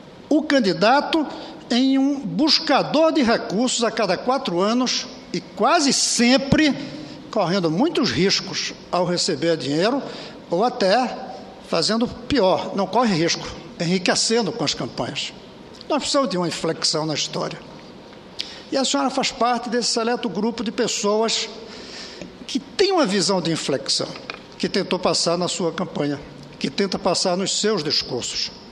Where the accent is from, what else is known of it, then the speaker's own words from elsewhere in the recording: Brazil; Eu vou sentir falta como brasileiro